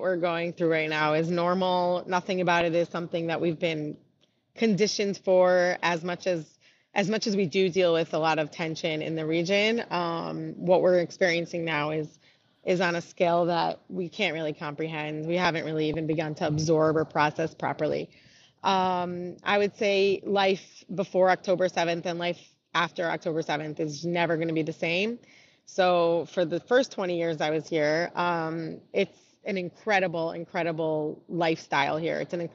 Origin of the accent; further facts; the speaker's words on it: New Jersey, United States; But I grew up in New Jersey in a Jewish Orthodox family, Orthodox community. Went to a Jewish day school, and Israel was just always part of the conversation